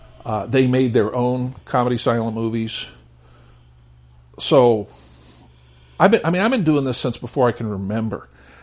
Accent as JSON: {"language": "English", "town": "Phoenix", "region": "Arizona", "country": "United States", "tie": "born or raised there", "said": "I'm from Phoenix, born and raised in Phoenix. I can say that because my family's been there so long."}